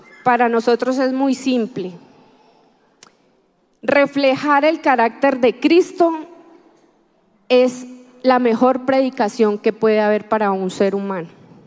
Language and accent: Spanish; Tunía, Cauca, Colombia; vengo de Tunía, Cauca.